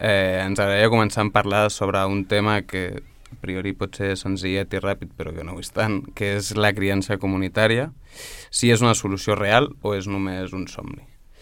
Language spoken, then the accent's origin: Catalan; Barcelona, Catalonia, Spain; sóc barceloní de tota la vida, tot i que amb una relació d'amor-odi amb la ciutat.